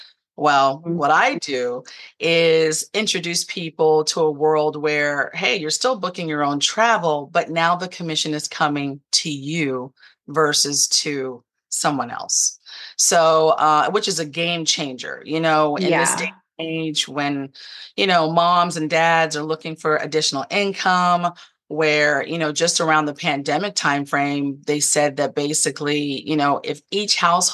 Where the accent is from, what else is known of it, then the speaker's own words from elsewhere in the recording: Denton, Texas, United States; I am originally from Denton, Texas.